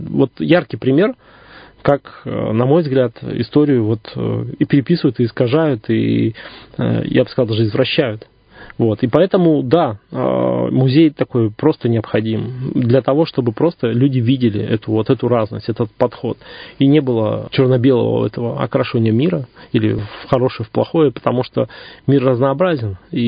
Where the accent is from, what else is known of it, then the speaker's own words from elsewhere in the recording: Irkutsk, Irkutsk Oblast, Russia; и я, как иркутянин, начинающий тогда, его видел как парк.